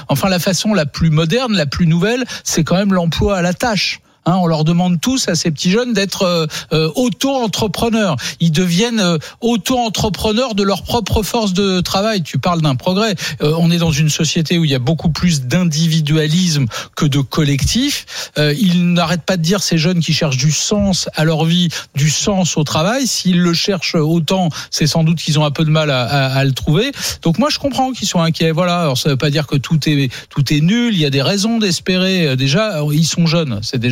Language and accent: French; Provence-Alpes-Côte d'Azur, France; il y a autant d'habitants que dans mon petit village du Var.